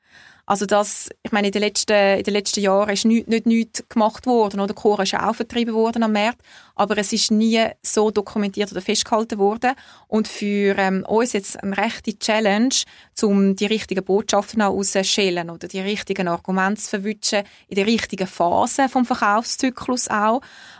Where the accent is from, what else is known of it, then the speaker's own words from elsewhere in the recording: Switzerland; als Schweizer